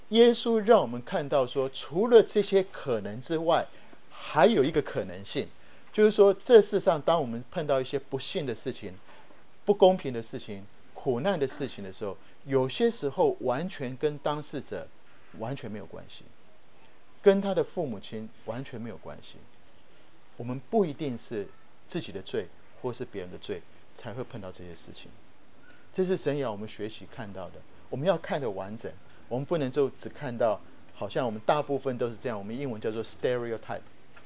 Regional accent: Taiwan; 我是从台湾来

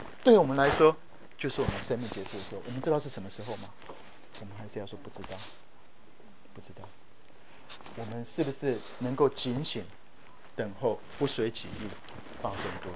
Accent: Taiwan; 我在很小的时候在台湾就看到一本书

